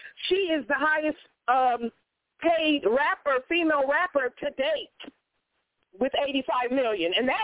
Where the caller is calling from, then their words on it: Austin, Minnesota, United States; I'm in Minnesota. I'm calling from Austin, Minnesota.